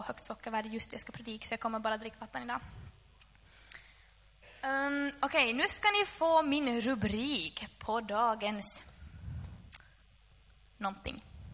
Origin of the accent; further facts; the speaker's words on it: Närpes, Ostrobothnia, Finland; jag är uppvuxen i en kristen familj. Eller jag är egentligen från Närpes. Och jag älskar det stället. Min mamma var faktiskt pastor i den församlingen där jag var.